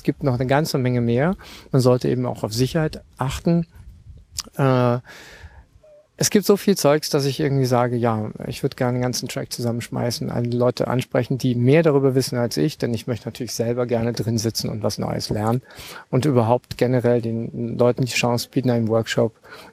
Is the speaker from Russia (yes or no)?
no; Berlin, Germany; ich bin Berliner